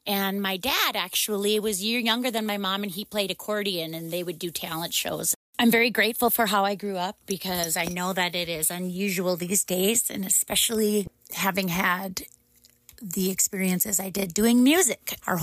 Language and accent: English; Mandan, North Dakota, United States; also born or lived in Bismarck; I was born in Bismarck, North Dakota, and I grew up on a family farm south of Mandan.